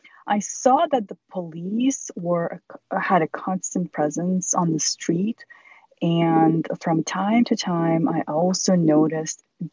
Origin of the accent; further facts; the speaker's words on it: Kyrgyzstan; So I was born in Kyrgyzstan. I was born and raised in Kyrgyzstan.